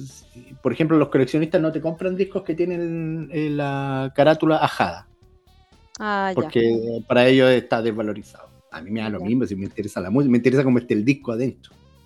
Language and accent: Spanish; Valparaíso, Chile; como uno como porteño se imagina